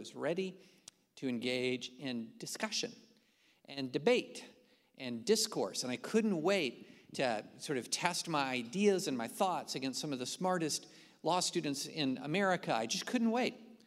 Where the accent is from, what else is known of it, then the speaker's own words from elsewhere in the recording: Opelika, Alabama, United States; also born or lived in Kentucky / Tennessee; I was a son of the South. I was born in Opelika, Alabama.